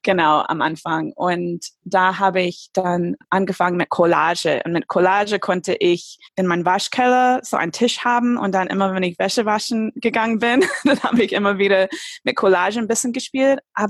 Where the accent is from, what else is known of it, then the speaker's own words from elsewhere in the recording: United States; German is a second language; als Amerikanerin